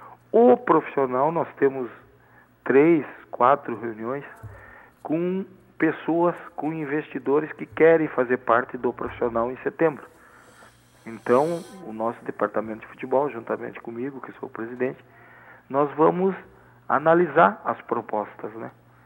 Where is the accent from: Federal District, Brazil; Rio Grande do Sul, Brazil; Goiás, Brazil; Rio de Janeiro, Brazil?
Rio Grande do Sul, Brazil; Uruguaiana; Eu sou natural de Uruguaiana, fronteira com a Argentina.